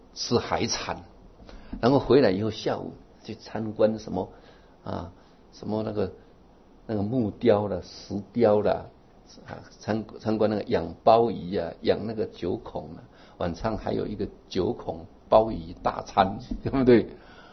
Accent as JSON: {"language": "Chinese", "region": "Yilan County", "country": "Taiwan", "tie": "born or raised there", "said": "因为我是宜兰人，我以前坐火车从罗东啊到芙蓉啊，那是我出生的地方"}